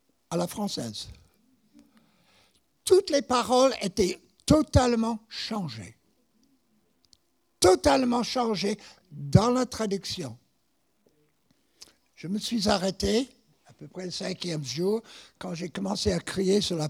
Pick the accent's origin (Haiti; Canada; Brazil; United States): United States; Canton, Ohio; c'est dans le canton, dans l'Ohio, je dis, mais c'est ma ville natale. C'est ma ville natale représente tout le pays.